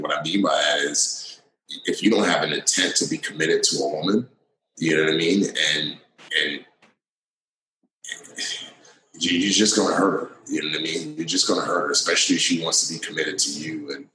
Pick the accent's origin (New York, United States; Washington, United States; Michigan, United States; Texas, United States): New York, United States; Bronx; growing up in the Bronx and, you know, working in the countries that I worked